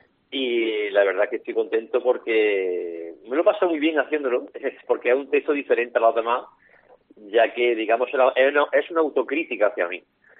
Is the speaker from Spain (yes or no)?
yes; Jaén, Andalusia, Spain; accent: Jaén; Muy de Jaén, sí. Sí. Y la verdad que ha sido siempre reconocido, sí. Y bueno, digamos que es un acento que es de la Andalucía oriental, ¿no? Que no es de la Andalucía occidental, no es, digamos, el típico andaluz, ¿no? De Sevilla, Cádiz, Málaga.